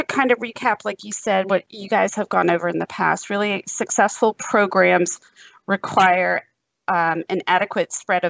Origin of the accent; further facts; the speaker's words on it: Virginia, United States; now in Texas, United States; born and raised in Virginia, you would think. When I was on the East Coast, they thought I had a Southern accent. Now I get down here to Texas for the past, 14 years, and I'm not sounding so Southern anymore.